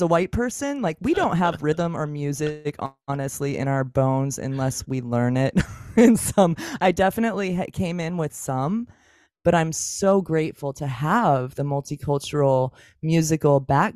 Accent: Oregon, United States; So I hail from Oregon, and there's a retreat center called Brighton Bush Hot Springs here

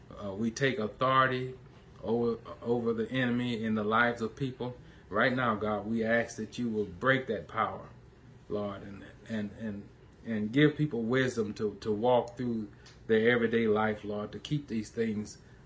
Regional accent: DeRidder, Louisiana, United States; And that's Central Standard Time in my hometown of DeRidder, Louisiana. And in fact, it's going to be on the property that I grew up on.

